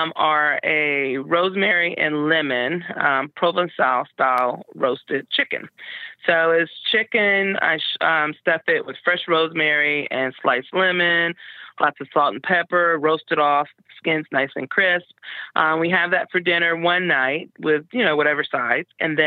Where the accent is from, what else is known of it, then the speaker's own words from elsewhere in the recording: Mississippi, United States; Well, I grew up partially in the Mississippi Delta, so definitely Southern and lots of fresh produce and fresh eggs.